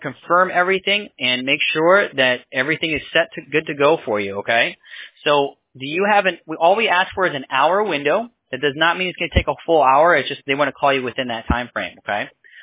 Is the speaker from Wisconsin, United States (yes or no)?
no; New York, United States; I used to live in, I was born in the Bronx, New York. And we lived in Brooklyn, Queens.